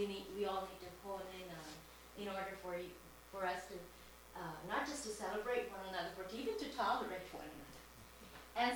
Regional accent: India; But I am Indian, and it's a privilege for me to work at the Churchwide

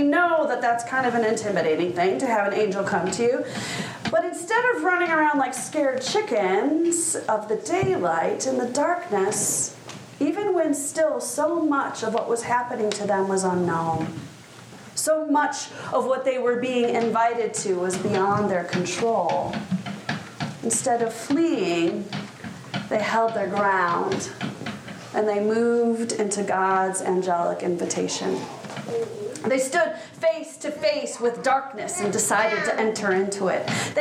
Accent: Chicago, Illinois, United States; I grew up in Chicago, so I had no idea what she was talking about.

